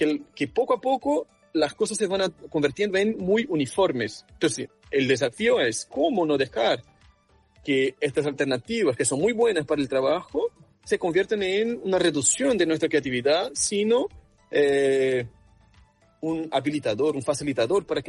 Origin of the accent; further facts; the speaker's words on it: Brazil; now in Chile; yo soy brasileño, pero vivo y trabajo en Chile